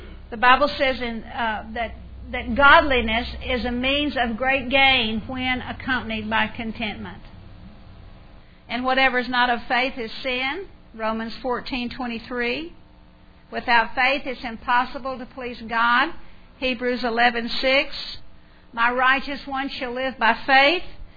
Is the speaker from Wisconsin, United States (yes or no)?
no; Texas, United States; You know, I grew up in South Texas, and there are so many sparrows.